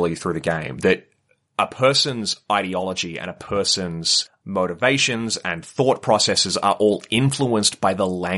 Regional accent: Australia; Like, I, as an English-speaking Australian, I probably have a lot more in common than an American and a Canadian and a British person

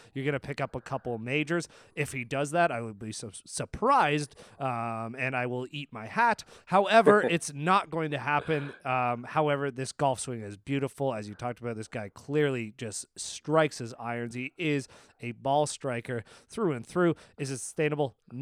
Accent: Canada; Speaking of Canadians, we actually have a fellow Canadian on the podcast this week.

